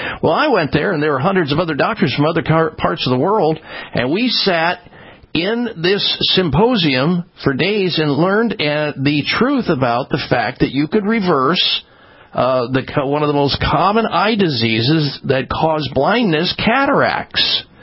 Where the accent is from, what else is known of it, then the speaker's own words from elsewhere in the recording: Midwest, United States; They didn't tell me about eating well when I was young, growing up in the Midwest